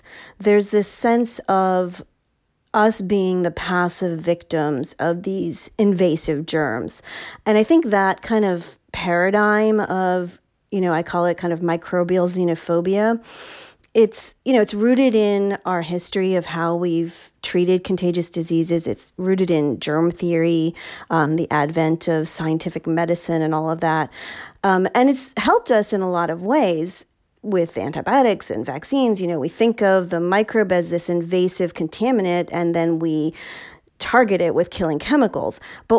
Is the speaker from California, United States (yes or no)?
no; New York City, New York, United States; born there; Like I would tell people where I'm from New York City. That's where I was born.